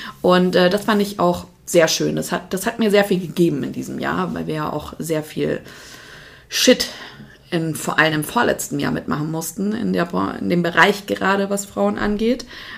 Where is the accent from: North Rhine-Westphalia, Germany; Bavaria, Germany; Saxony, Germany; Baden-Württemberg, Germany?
Bavaria, Germany; Munich; born there; Ja gut, ich komme aus Bayern.